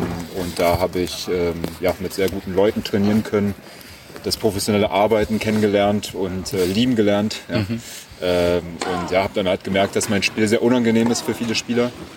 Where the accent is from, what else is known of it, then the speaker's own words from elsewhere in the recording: Berlin, Germany; ja, ich komme aus Berlin ursprünglich. Meine Eltern haben eine Konditorei, da bin ich groß geworden